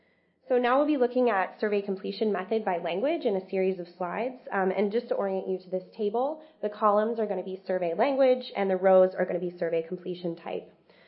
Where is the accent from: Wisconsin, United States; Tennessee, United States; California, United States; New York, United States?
California, United States; from Marin County, California